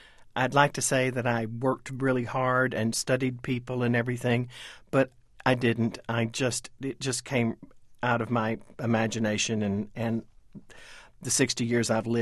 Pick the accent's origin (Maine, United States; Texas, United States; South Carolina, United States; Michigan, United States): Texas, United States; also born or lived in Kentucky; I'm from Texas. I'm from East Texas. I'm from big land-owning people, big ranchers, big hunters, big athletes.